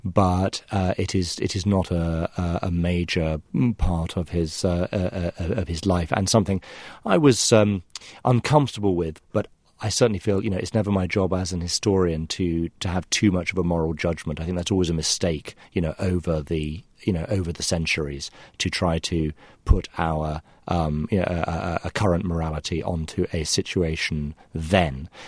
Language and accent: English; United Kingdom; We Brits, I speak also as an Irishman, made the finest condoms in Europe in the 18th century.